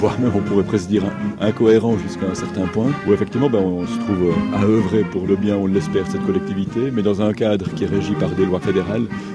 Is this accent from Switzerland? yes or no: yes; Switzerland; born there; Je suis né ici, j'ai toujours été intégré. Ça se voit pas sur mon visage que je suis belge et non pas suisse.